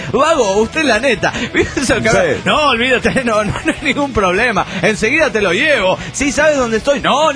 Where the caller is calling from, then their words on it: Trelew, Chubut, Argentina; de Trelew, Chur, República Argentina.